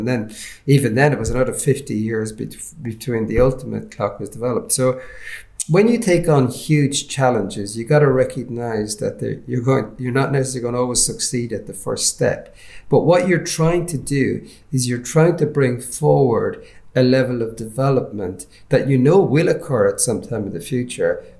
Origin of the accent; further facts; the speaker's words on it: Ireland; my home country, Ireland